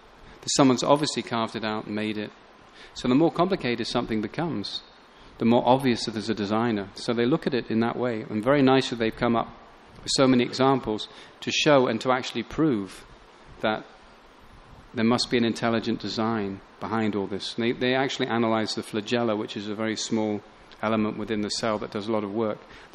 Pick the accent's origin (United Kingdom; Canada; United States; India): United Kingdom; England; So if you, I give anyone £1 million, because I'm English, pounds